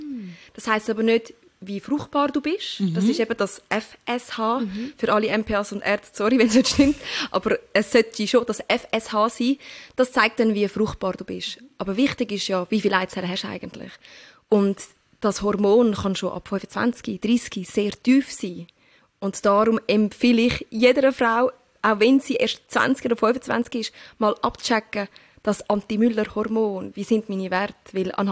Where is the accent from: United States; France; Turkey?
Turkey; ich bin Türkin.